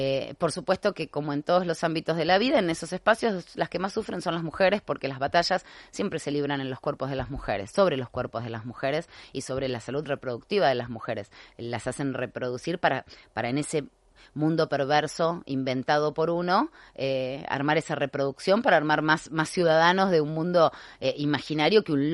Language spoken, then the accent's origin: Spanish; Argentina; En un país como Argentina, la memoria es un valor histórico en mi país.